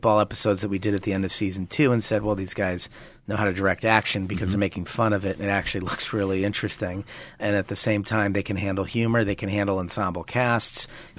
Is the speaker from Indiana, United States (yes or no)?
no; Cleveland, Ohio, United States; And I think that, you know, growing up in Cleveland, there's an existential absurdism because it's a, you know, it's a very poor city.